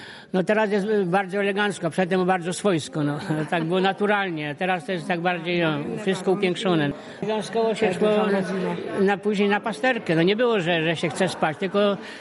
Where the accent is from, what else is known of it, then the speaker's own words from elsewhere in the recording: Wola Zgłobieńska, Subcarpathian Voivodeship, Poland; A ja pochodzę z Woli Zgubieńskiej, to chodziło się do Zgłobnia.